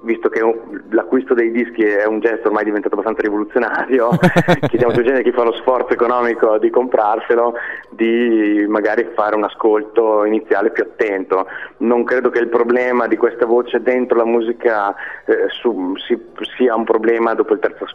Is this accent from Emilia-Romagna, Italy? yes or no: yes; Reggio Emilia, Emilia-Romagna, Italy; noi siamo tutti e 3 di Reggio Emilia e sfatiamo la leggenda metropolitana che siamo di Cavriago, perché noi siamo di Reggio Emilia